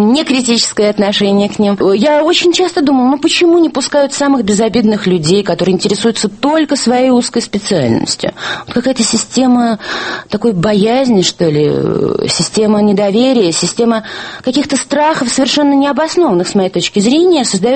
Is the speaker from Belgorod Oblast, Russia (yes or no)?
no; Moscow, Russia; Я родилась в Москве в 1927 году, училась на Усачевке в 23-й школе. И кроме недолгих лет эвакуации, вся моя жизнь прошла в этом городе, который я люблю больше всего на свете, видимо.